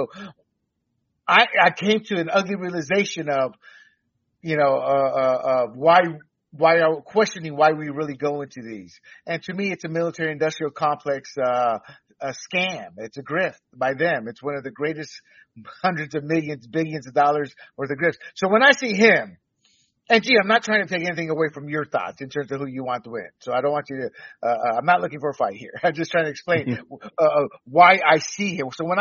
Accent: Panama; being born and raised in Panama as an American citizen

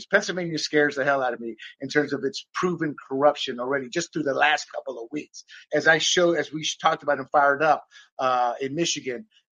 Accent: Panama; And again, I come from Panama. A country where I saw two dictators dictate.

